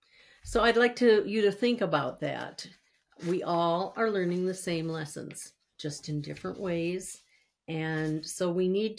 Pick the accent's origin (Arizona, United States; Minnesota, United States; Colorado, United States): Minnesota, United States; Richfield; also born or lived in Seattle; I was born in Seattle and then taken home to Richfield, Minnesota. And my parents were, of course, very religious, and I was raised with the Bible, and I had a Catholic background.